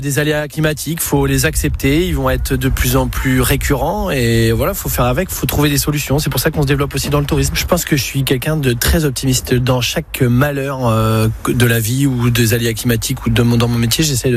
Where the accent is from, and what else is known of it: Nouvelle-Aquitaine, France; born there